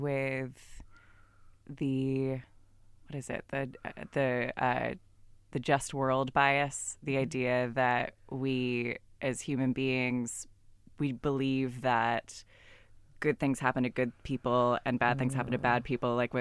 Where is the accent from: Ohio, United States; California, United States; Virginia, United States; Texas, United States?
California, United States; or I'm from California, which I think even more so, everyone's like, everything's fine.